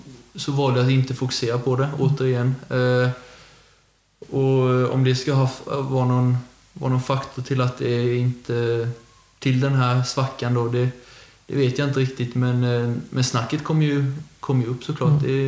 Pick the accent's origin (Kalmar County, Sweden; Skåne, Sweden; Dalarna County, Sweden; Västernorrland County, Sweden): Kalmar County, Sweden; Emmaboda; Jag är uppvuxen i Emmaboda och född är väl i Kalmar på något sjukhus där.